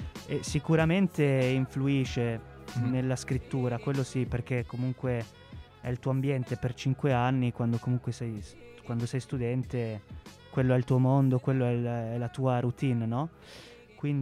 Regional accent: Piacenza, Emilia-Romagna, Italy; born there; ho 25 anni, sono nato a Piacenza, che è una città ai confini dell'Emilia, confine tra Emilia e Lombardia.

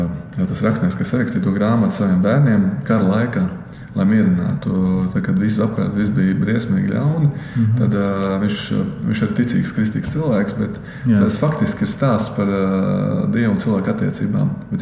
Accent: Liepāja, Kurzeme, Latvia; Es esmu dzīmis liepājnieks, esmu šeit gribējis atgriezties, neviem brīdi neesmu gribējis kaut kur citur dzīvot.

